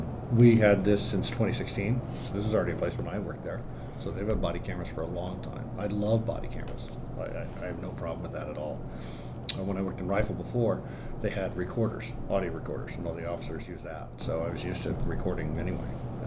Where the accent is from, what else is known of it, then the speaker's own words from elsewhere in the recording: Iowa, United States; I'm from a little town in north central Iowa, and my dad started the reserve program in my hometown in the 60s.